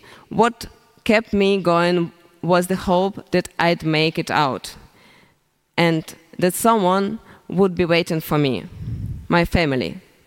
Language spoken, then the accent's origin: English; Kherson, Kherson Oblast, Ukraine; moved away as an adult; I'm from Kherson. I lived there all my life until the war.